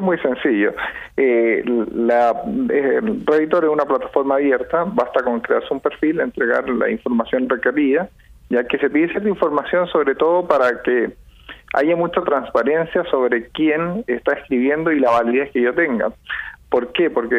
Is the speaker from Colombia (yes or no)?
no; Chile; now in Spain; que si bien yo soy chileno, estoy localizado en España.